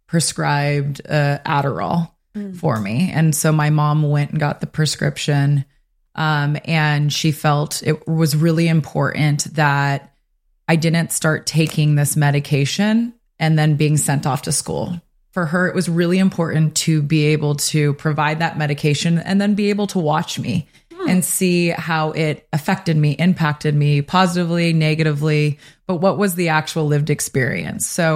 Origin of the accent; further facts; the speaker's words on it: Santa Ynez, California, United States; And I was born and raised in San Ynez, California, which is we're based in Santa Barbara here with the podcast, but just over the hill